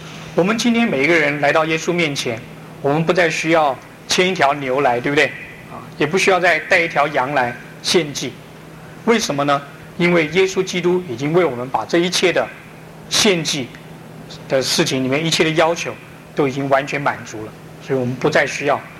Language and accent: Chinese; China; 我们中国人对这个律法的规定啊，有一条是很不能够了解